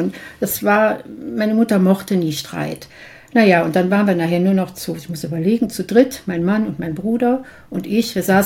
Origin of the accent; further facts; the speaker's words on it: Mönchengladbach, North Rhine-Westphalia, Germany; in meiner Heimatstadt Mönchengladbach, ja, so eine Vorstellung gegeben